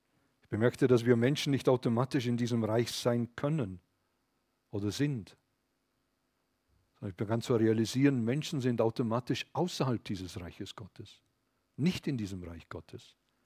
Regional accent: Austria; Ich kann als Österreicher nicht als Schweizer handeln.

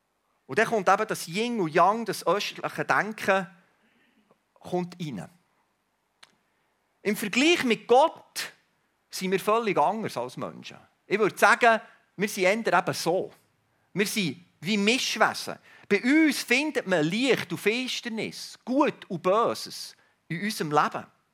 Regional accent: Switzerland; Als Schweizer sind wir ja Weltmeister im Recycling.

